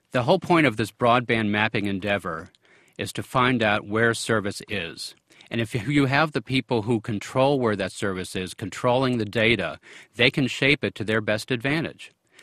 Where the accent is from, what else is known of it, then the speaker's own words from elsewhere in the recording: Maryland, United States; I worked with a state legislator in my home state of Maryland to get a broadband mapping bill done a couple of years ago